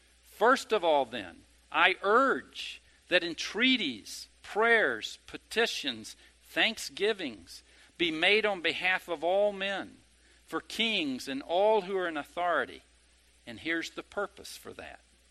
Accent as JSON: {"language": "English", "region": "the South", "country": "United States", "tie": "born or raised there", "said": "Now let me just speak frankly. I grew up in the South."}